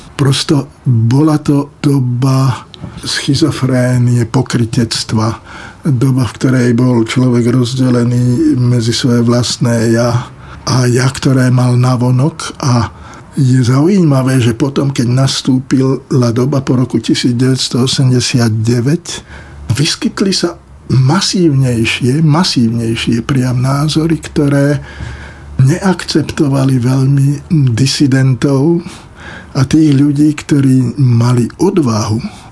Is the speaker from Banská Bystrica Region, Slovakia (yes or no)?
no; Trnava Region, Slovakia; som pochádzal z prostredia, v ktorom ani na chvíľu nebol komunizmus a socializmus v mojom detstve v Trnavskom uznávaný. Možno to bolo tým, že moji rodičia boli veriaci a komunizmus sa zakladal na popieraní viery.